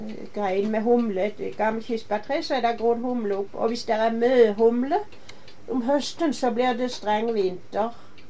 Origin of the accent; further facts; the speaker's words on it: Eastern Norway, Norway; Jeg vokste opp på Østland.